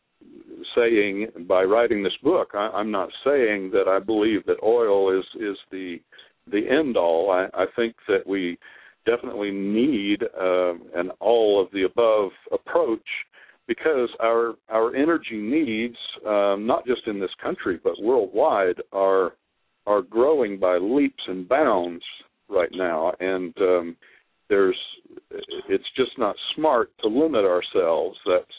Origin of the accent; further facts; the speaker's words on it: Oklahoma City, Oklahoma, United States; growing up in Oklahoma City, the Capitol is there, the Capitol of the state. The Capitol building has oil wells on the Capitol lawn. It's just kind of... when you grow up there, you grow up with oil